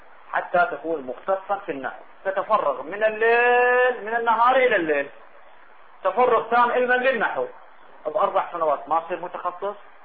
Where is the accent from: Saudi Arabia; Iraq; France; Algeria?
Iraq; احنا عندنا بالعراق طبيب عيون، طبيب صدرية، طبيب قلبية